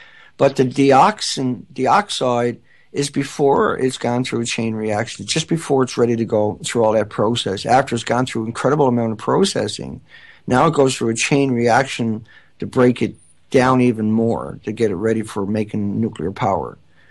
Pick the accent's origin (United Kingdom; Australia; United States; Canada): Canada; We're from Canada. We have incredible health care.